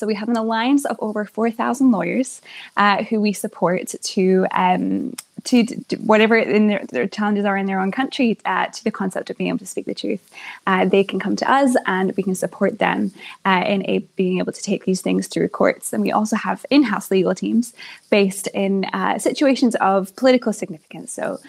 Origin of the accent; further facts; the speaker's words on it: Scotland, United Kingdom; my home country, in Scotland